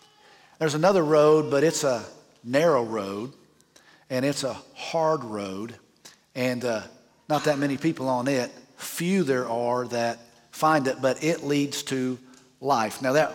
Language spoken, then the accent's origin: English; Oklahoma, United States; Well, I'm from Oklahoma. I was raised on a ranch. We rode stuff our whole life.